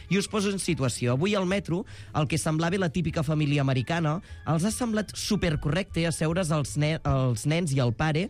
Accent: Solsona, Catalonia, Spain; I després, doncs, d'allà me'n vaig al meu poble, Solsona.

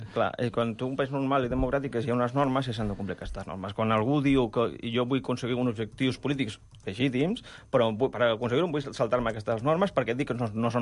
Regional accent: Catalonia, Spain; jo sóc català, en sud espanyol i europeu

